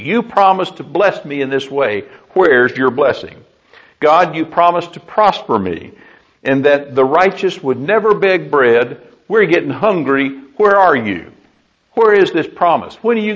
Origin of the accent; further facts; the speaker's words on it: Texas, United States; I can remember as a kid growing up in Texas, they're called terrapins, I think, but we call them snapping turtles.